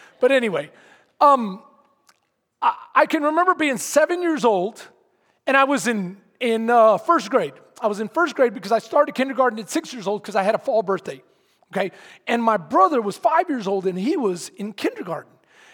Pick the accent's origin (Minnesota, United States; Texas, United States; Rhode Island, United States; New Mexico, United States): Texas, United States; San Antonio; I was living in San Antonio, Texas. That's where I was born. I was born in Santa Rosa Hospital, San Antonio, Texas.